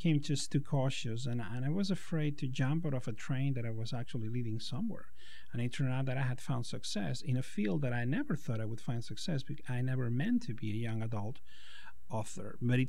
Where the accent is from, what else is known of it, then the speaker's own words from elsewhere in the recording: Barcelona, Catalonia, Spain; now in Los Angeles, United States; I was born and raised in Barcelona, which is kind of a very old city haunted by its own history.